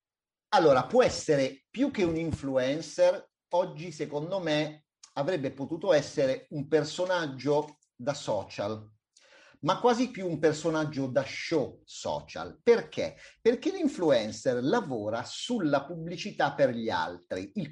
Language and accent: Italian; Emilia-Romagna, Italy; lo dico anche da appartenente è molto da emiliano romagnoli